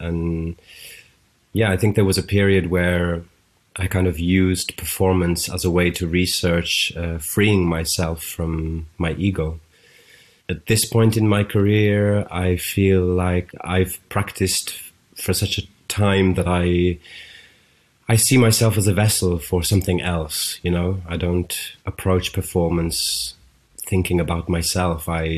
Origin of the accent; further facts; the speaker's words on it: Blaen Pennal, Wales, United Kingdom; I'm from West Wales, from a very small town named Blaen Pennal, which I'm always so happy to get to name that town.